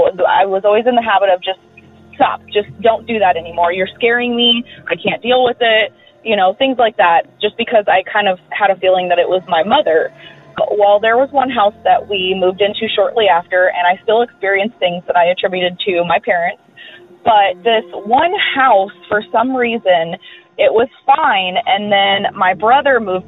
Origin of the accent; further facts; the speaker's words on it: Peoria, Illinois, United States; now in Nevada, United States; I currently reside in Nevada, but I'm originally from Peoria, Illinois.